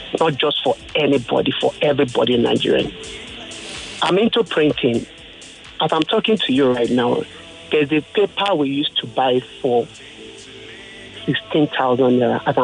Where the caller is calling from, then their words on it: Bangladesh; I'm calling from Bangladesh.